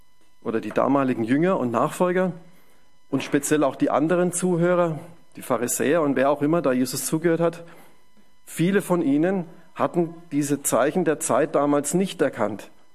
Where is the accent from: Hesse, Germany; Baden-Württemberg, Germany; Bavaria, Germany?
Bavaria, Germany; Ich komme ja aus dem Fränkischen, aus der Ecke Nürnberg, Erlangen, Fürth.